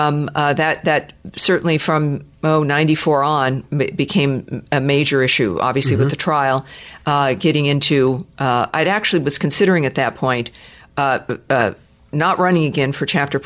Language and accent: English; Scotland, United Kingdom; I'm talking and I can't shut up because I'm Scottish.